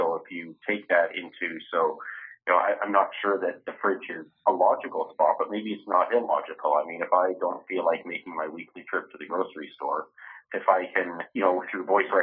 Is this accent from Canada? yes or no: yes; Canada; I get to Canada a fair bit because it's my home country, actually.